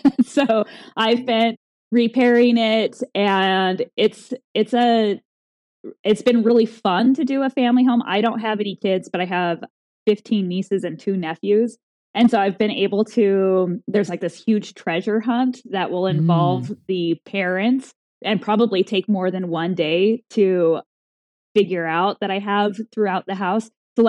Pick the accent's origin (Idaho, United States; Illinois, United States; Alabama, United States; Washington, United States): Idaho, United States; I'm from Idaho. I live in Idaho, and this was my first Idaho build.